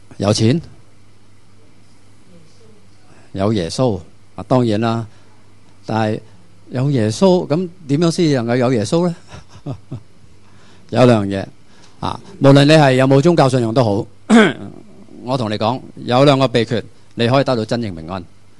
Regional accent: Hong Kong; 以為我哋香港人咧管治水平好高，我哋基建好掂。

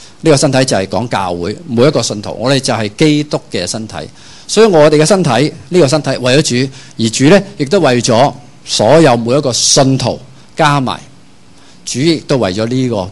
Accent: Hong Kong; 即是主宰着我们香港人的思想啊

